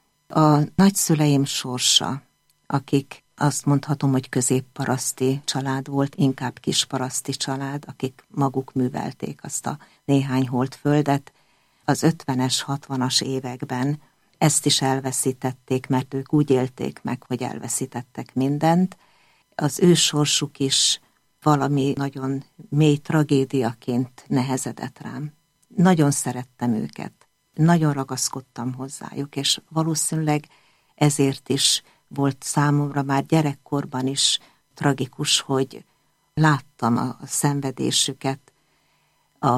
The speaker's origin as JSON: {"language": "Hungarian", "town": "Tunyog", "region": "Szabolcs-Szatmár-Bereg", "country": "Hungary", "tie": "born there", "said": "Szatmár megyében, kicsi kis falvakban, egy kis faluban születtem, Tunyogon, amit most Tunyogmatolcsnak neveznek."}